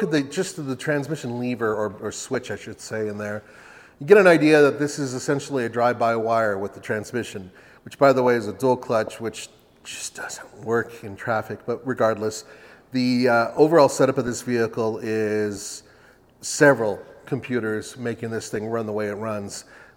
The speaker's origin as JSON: {"language": "English", "country": "United States", "said": "Hell no. I'm an American."}